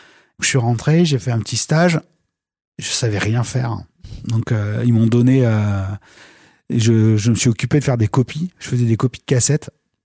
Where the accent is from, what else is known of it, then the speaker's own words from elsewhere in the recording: Aix-en-Provence, Provence-Alpes-Côte d'Azur, France; Je suis arrivé en 97. De ma province, donc je viens d'Aix-en-Provence.